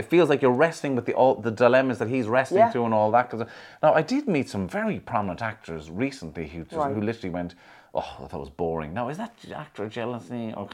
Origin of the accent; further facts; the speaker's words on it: Midleton, Munster, Ireland; I met him in a chipper in the town I grew up in Middleton